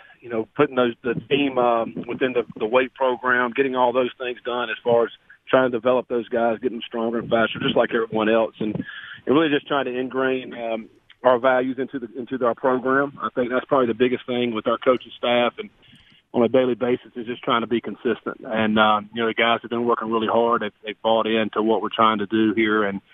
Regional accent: North Carolina, United States; I grew up in the Raleigh-Durham area around a lot of those teams that have played in the ACC for many, many years.

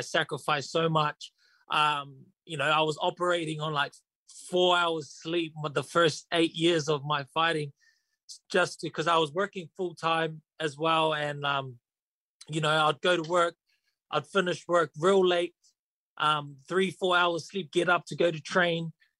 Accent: Auckland, New Zealand; growing up in Auckland, you kind of had to fight, right?

